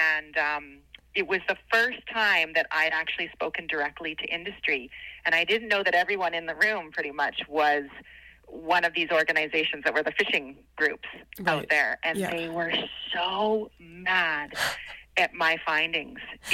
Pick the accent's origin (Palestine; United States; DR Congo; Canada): Canada; Vancouver, British Columbia; And I grew up by the ocean my whole life. I was born and raised in Vancouver and was always drawn to the sea.